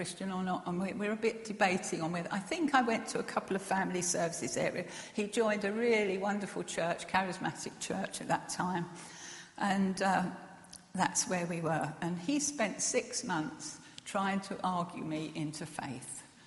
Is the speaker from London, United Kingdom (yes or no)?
yes; Putney, London, United Kingdom; I grew up in Putney in southwest London.